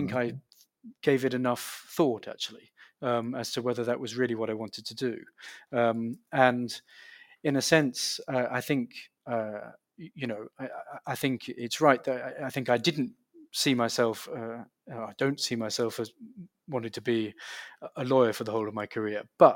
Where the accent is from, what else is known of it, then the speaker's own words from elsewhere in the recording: Canterbury, South East England, United Kingdom; also born or lived in London; I was born in London. And lived there till I was six, and then we moved to the beautiful city of Canterbury in the southeast of England, where I went to school until the age of 18.